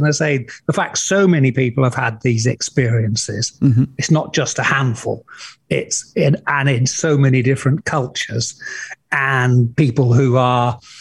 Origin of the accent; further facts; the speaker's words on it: Scarborough, Yorkshire and the Humber, United Kingdom; And they landed at a town called Scarborough, my hometown